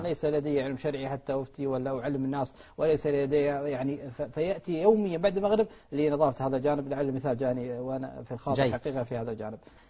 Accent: Qatar; في الدفن عندنا في قطر

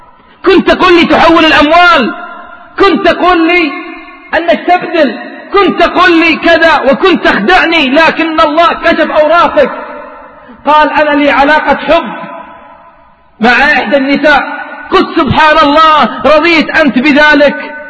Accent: Saudi Arabia; وعندنا بالسعودية تشديد في هذه النقطة

